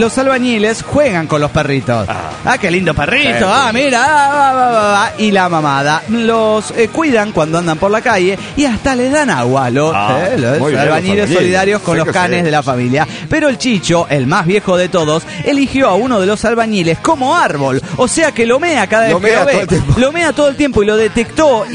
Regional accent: Tarija, Bolivia; de Tarija, Bolivia.

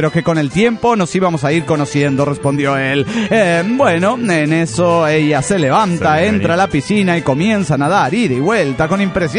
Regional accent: Nuevo Laredo, Tamaulipas, Mexico; de Narco Laredo, Tamaulipas, México.

